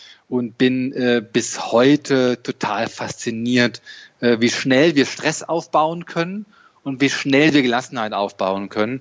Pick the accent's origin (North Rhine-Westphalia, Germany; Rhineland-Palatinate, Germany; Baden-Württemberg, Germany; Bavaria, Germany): North Rhine-Westphalia, Germany; Dortmund; born there; 44 Jahre alt, geboren in Dortmund, Fan von Borussia Dortmund.